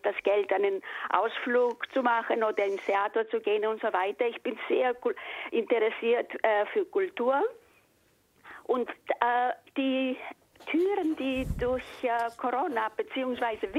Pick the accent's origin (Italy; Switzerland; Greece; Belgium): Greece; now in Germany; Ich bin Griechin und lebe in Deutschland.